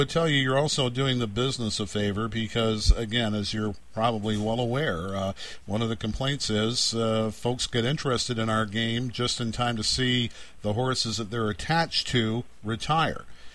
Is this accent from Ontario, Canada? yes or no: yes; Ontario, Canada; commonalities that we have being from the same neck of the woods in southern Ontario, and it's nice to see one of my hometown people doing so well.